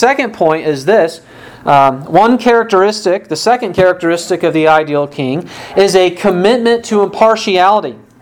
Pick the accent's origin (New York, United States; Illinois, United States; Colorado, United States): Illinois, United States; From my home state of Illinois, we are known that when someone stops being governor, they get to go to the penthouse of prison.